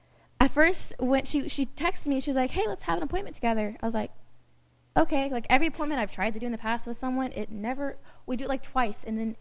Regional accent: Oklahoma City, Oklahoma, United States; I'm from Oklahoma City.

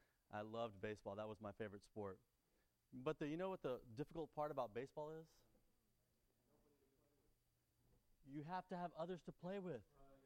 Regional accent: Austin, Texas, United States; I'm from Austin. Start with the saints there in Austin.

